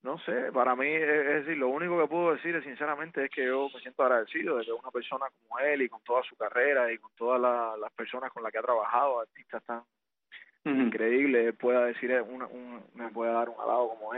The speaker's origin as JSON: {"language": "Spanish", "country": "Cuba", "tie": "born or raised there", "said": "yo traté de hacer muchas canciones que estuvieran vinculadas a mi infancia, a mi desarrollo en Cuba, a mis amigos, a mis maestros, a mi familia."}